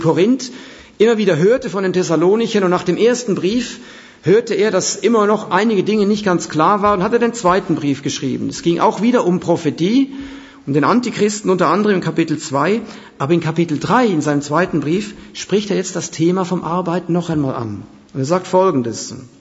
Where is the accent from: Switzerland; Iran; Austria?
Switzerland; Ich weiß noch damals in der Schweiz, wo ich aufgewachsen bin, die Schweiz ist ja stolz auf ihre Arbeitsethik